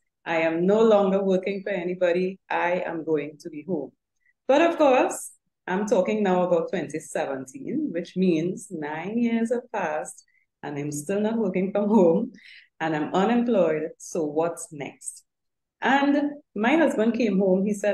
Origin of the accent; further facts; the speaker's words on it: Trinidad & Tobago; We went to Israel, very far from the Caribbean, because I'm from Trinidad and Tobago.